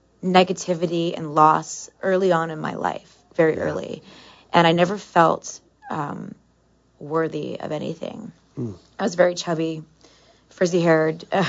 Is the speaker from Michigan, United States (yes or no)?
yes; Detroit, Michigan, United States; I grew up in Detroit. I'm biracial.